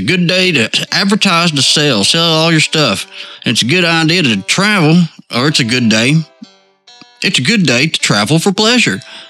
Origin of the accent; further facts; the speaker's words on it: Tennessee, United States; I'm from Tennessee.